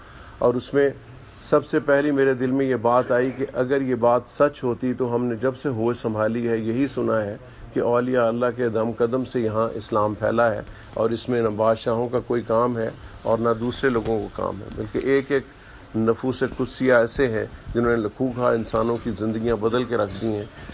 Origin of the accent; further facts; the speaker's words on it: Multan, Punjab, Pakistan; moved away as an adult; میرا تعلق ملتان سے ہے, وہیں کی میری پیدائش ہے اور وہیں عرصہ دراز تک میری رہائش رہی.